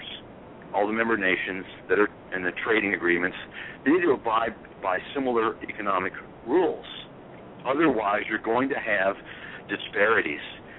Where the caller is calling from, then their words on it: Texas, United States; Calling from Texas.